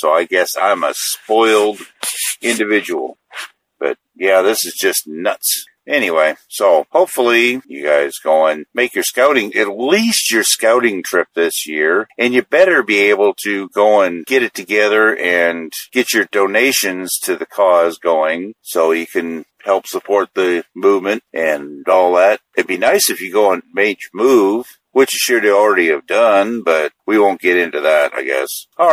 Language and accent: English; Michigan, United States; Didn't have any getting around problems, but hell, I'm from Michigan, so that doesn't faze me a whole lot.